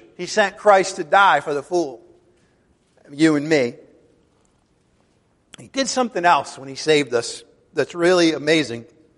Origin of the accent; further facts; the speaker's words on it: Ireland; In other words, if I'm born Irish, which I was, well, I'm Irish today.